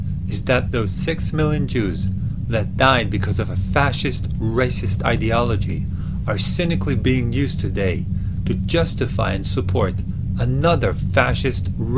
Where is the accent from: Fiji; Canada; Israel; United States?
Israel; One part of the debt is simply growing up in Israel.